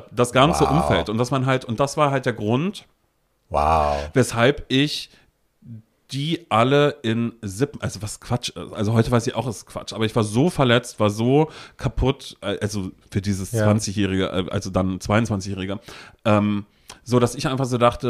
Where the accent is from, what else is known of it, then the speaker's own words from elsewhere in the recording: Mecklenburg-Vorpommern, Germany; also born or lived in North Rhine-Westphalia; aus diesem 200-Seelendorf in Mecklenburg-Vorpommern da, also da haben wir mittlerweile gelebt, geboren bin ich in Nordrhein-Westfalen und da sind meine Eltern eben in dieses kleine Dorf da irgendwie gezogen.